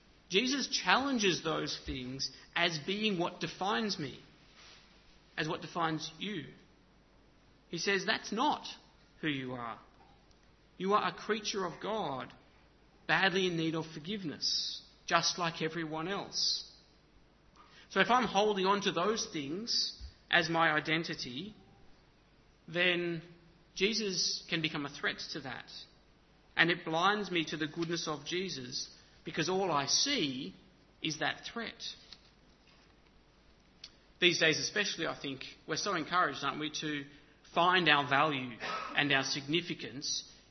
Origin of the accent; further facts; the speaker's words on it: Carlingford, New South Wales, Australia; I grew up in Carlingford, not that far away from here, and when I was a kid, I thought it was the centre of Sydney, if not the world.